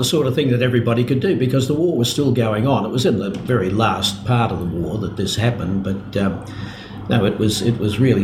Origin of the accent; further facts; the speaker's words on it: Caulfield, Victoria, Australia; born there; born on the 14th of June, 1930, which makes me 79, of course. And I was born in Caulfield. We lived in Glen Huntly, my family. We had a house in Neerham Road, Glen Huntly, but I was actually born across the border in Caulfield, not very far away.